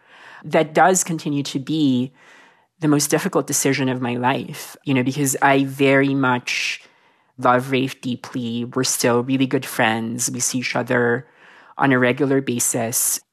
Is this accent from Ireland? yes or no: no; Philippines; I was a little boy who had pale skin and light blonde hair in a really rural area of the Philippines.